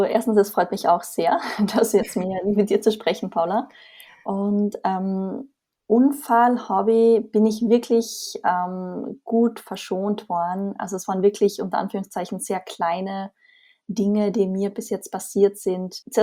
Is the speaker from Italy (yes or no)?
no; Austria; wie man vermutlich hört, komme ich aus Österreich.